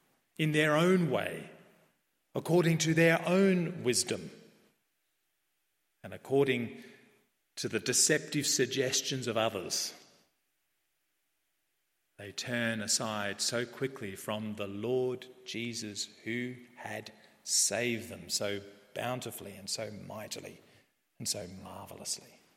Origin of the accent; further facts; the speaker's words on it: Altona, Victoria, Australia; I live in the eastern suburbs now, I grew up in Altona